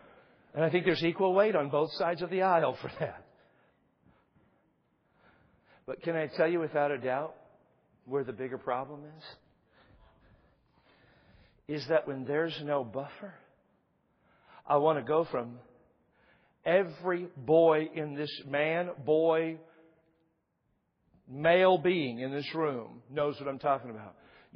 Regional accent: Dallas, Texas, United States; If you're familiar with Dallas, I grew up in South Dallas, a place called Pleasant Grove. Just one neighborhood or community over from Oak Cliff.

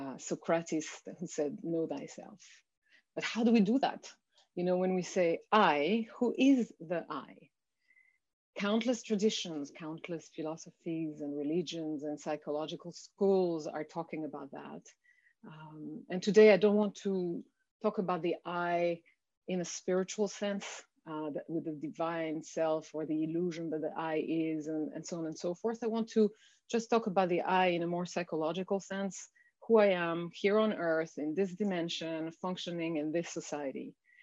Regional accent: France; also born or lived in New York / Hawaii / Mongolia / India; now in California, United States; I grew up in France. I lived in New York, in Hawaii, in Mongolia, in India, and now I'm in California.

